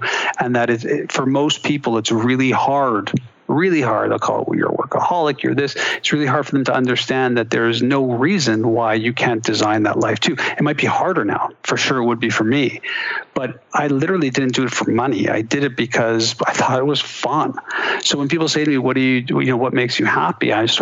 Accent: Montreal, Quebec, Canada; circles back to, you know, growing up in Montreal.

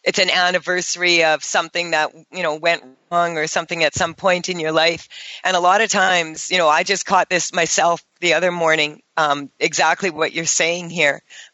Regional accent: Canada; as a Canadian

